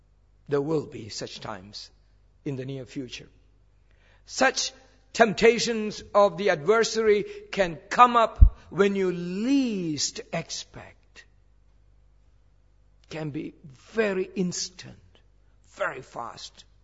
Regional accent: India; When I was growing up in India

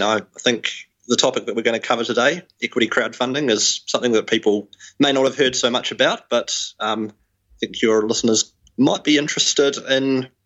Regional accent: New Zealand; now in Europe; I come from New Zealand originally. I now base myself in Europe

